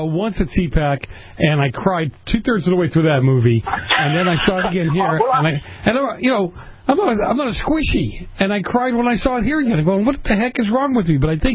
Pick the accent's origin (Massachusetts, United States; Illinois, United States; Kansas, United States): Massachusetts, United States; Boston; I grew up in Boston, right? I grew up at a time when the mafia had a lot of influence.